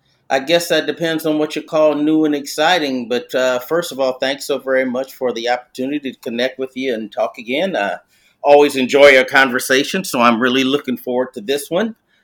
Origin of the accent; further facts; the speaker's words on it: Chicago, Illinois, United States; now in Indianapolis, United States; I actually family's from Texas originally, but I grew up mostly in Chicago.